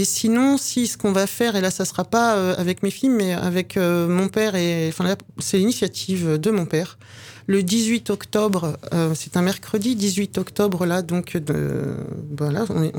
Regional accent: France; born there; Ma mère est française. Je suis née en France. Je suis allée au Chili la première fois quand j'avais 26 ans.

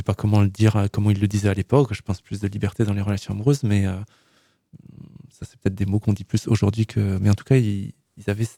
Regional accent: Montpellier, Occitanie, France; Non, moi je parle pas occitan, bien que j'ai grandi à Montpellier

